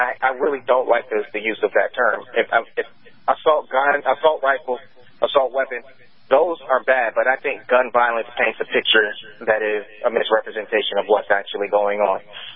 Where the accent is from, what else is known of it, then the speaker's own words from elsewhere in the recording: Long Island, New York, United States; I grew up on Long Island, New York, and okay. Long Island, if you've ever lived there, if you've ever experienced life there, Long Island, in my opinion, is one of the most racist places in the United States.